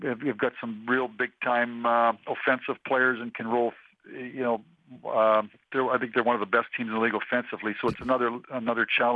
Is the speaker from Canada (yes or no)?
yes; Canada; Yeah, I mean, we're all Canadian kids, you know, growing up to the opportunity to be in the NHL and just play.